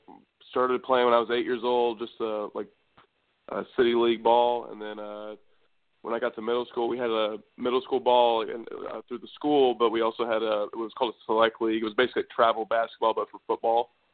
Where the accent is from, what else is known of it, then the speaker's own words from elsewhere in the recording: Allen, Texas, United States; Allen is a one high school town, and I had the fortune to play in that stadium and my senior year.